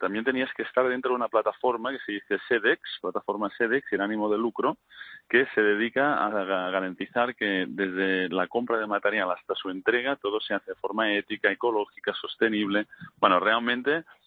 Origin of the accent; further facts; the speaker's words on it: Spain; como muchos españoles, sufrimos la crisis